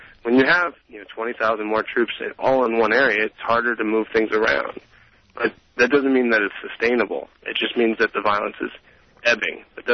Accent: Los Angeles, California, United States; I'm from Los Angeles, but I went to Berkeley.

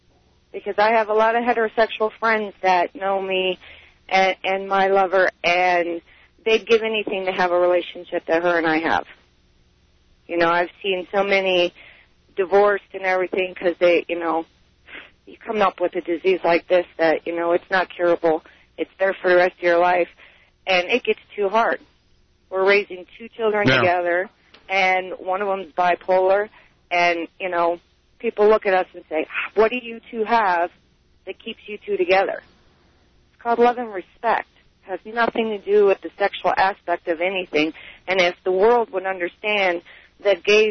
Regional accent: Cleveland, Ohio, United States; moved away; But I'm originally from Cleveland, Ohio, so that would be why I left Ohio.

